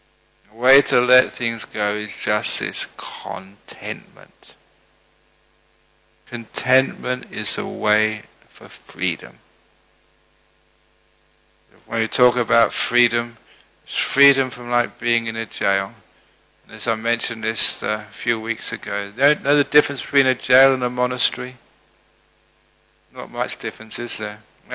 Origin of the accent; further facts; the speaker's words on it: London, United Kingdom; born there; I was born in London. I became a Buddhist.